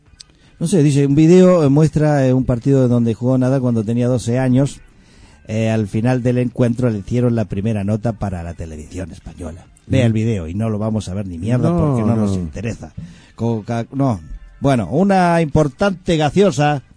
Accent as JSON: {"language": "Spanish", "region": "Buenos Aires", "country": "Argentina", "said": "yo soy porteño. Por eso soy tan vivo."}